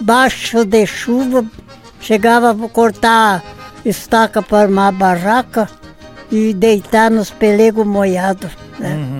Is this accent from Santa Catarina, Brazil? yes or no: yes; São José do Cerrito, Santa Catarina, Brazil; born there; Eu nasci em São José do Cerrito.